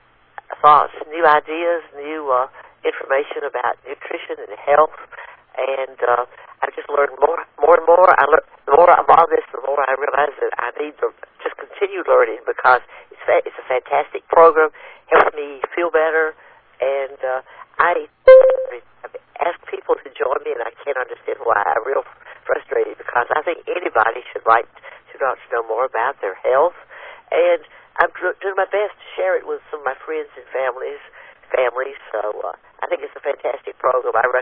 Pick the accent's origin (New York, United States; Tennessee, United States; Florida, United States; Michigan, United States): Tennessee, United States; Murfreesboro; from Murfreesboro, Tennessee